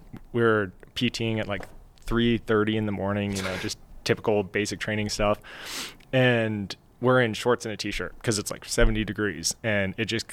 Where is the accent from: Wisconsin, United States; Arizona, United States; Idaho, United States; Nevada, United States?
Idaho, United States; Boise; also born or lived in California; I'm from Boise, Idaho. I grew up here. I'm a Californian, you know, God forbid. But I lived here for most of my life. So my mom moved me here when I was a kid.